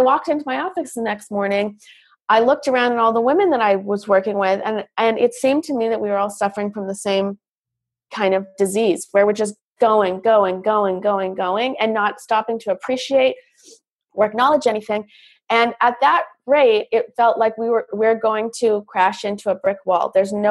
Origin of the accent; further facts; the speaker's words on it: Canada; now in Los Angeles, United States; I moved to Los Angeles I'm talking to everybody here now from Los Angeles, but I am Canadian, about 10 years ago.